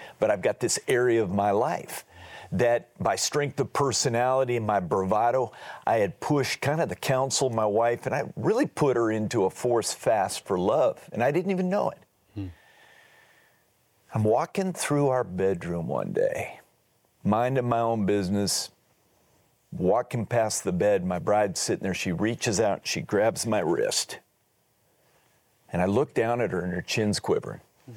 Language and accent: English; Alaska, United States; Now, Randy, I'm from Alaska. I'll get a dog team to Nome, right?